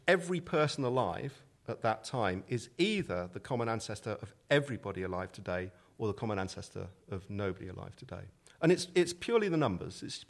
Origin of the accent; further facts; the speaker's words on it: Swindon, South West England, United Kingdom; I can say that because I'm from Swindon.